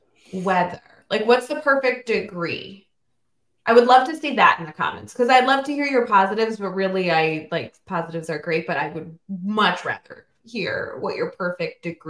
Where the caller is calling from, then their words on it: Chicago, Illinois, United States; I'm listening from Chicago